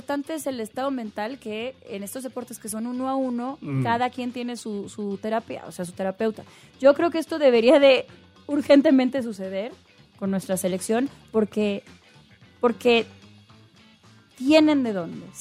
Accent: Jalisco, Mexico; no sé si es porque soy de Jalisco

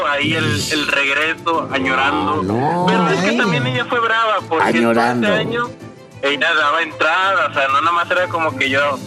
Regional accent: Monterrey, Nuevo León, Mexico; Soy regio, mi papá es de rancho

